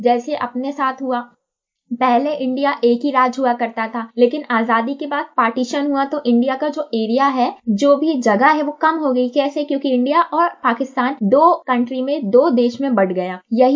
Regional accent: Madhya Pradesh, India; मैं मध्य प्रदेश से हूँ।

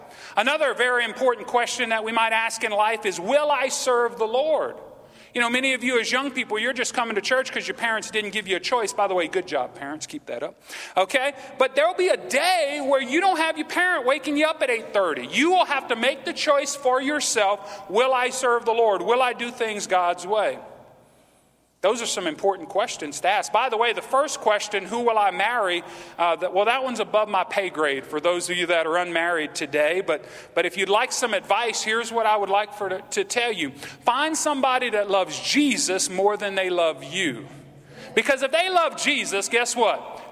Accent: Louisiana, United States; Okay, now it's a little bit too cold for me as a Cajun, okay?

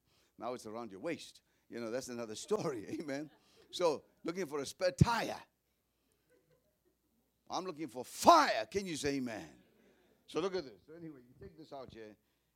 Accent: United States; you know, I'm from America. You know, when they see Americans, they see money.

